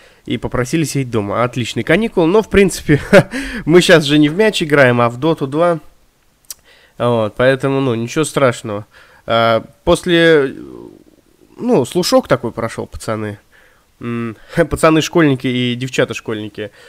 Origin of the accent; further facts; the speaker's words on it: Tver Oblast, Russia; Пятно масляное на Волге в Тверской области, в моем родном городе.